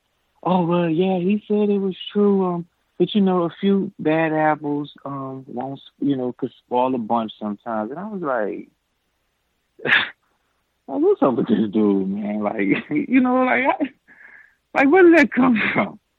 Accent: New Orleans, Louisiana, United States; So I told him, I'm from New Orleans or whatever.

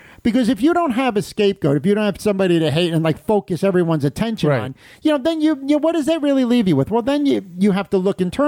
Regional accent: New York City, New York, United States; I know from where I grew up in the Greenwich Village, which is central.

